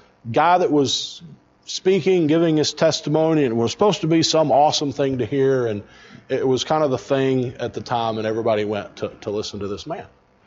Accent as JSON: {"language": "English", "town": "Pell City", "region": "Alabama", "country": "United States", "tie": "born or raised there", "said": "I grew up in Alabama, just this side of Birmingham on I-20, a little town called Pell City, Alabama."}